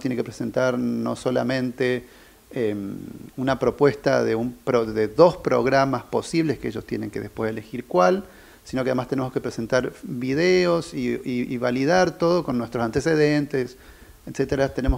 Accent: Mendoza, Argentina; soy flautista, también músico mendocino.

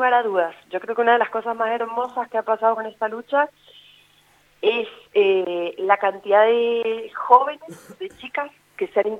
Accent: Argentina; Creo que tanto las argentinas como los argentinos somos un pueblo sumamente luchador

